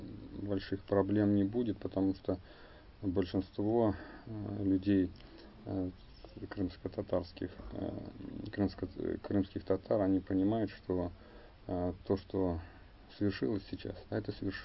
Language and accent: Russian; Bashkortostan, Russia; born there; moved away; Вот я родился в России, моя родина — Россия. Если брать, значит, глубже, может быть, там я родился в Башкирии, наверное, Башкортостан, хотя я большую часть жизни прожил уже не там, поэтому для меня родина Россия, и я, альхамдулилля, считаю себя мусульманином.